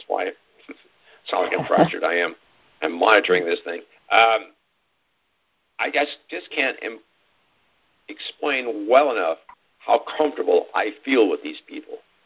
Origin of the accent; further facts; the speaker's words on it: Scotland, United Kingdom; which is why, being Scottish, I like.